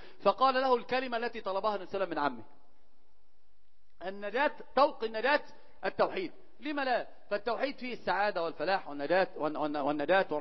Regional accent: Upper Egypt, Egypt; احنا عندنا في الصعيد كان بيحكوا لنا حكايات بيخوفونا عشان ما تطلعش بره بالليل

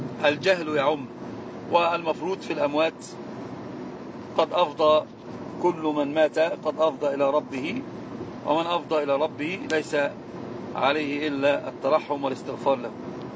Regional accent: Morocco; لان الدليل اما عندنا في المغرب يقررها فيه

